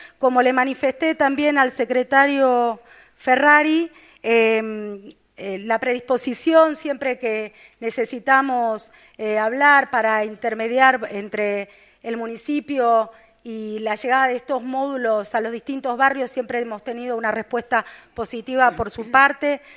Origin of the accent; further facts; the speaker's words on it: Bariloche, Río Negro, Argentina; a mí como ciudadana, no solamente de Bariloche, que hoy está atravesando una situación súper difícil, sino como ciudadana argentina